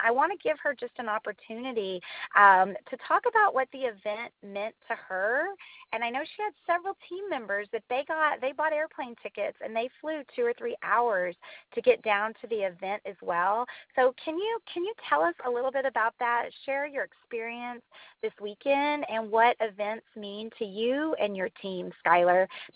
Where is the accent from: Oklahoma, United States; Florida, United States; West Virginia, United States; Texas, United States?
Texas, United States; because everything's bigger in Texas. You know, I'm from Texas.